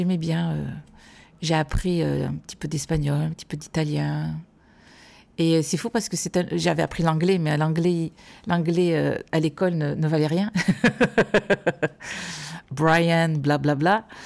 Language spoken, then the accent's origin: French; south of France, France; Je viens du sud de la France, donc de la Méditerranée.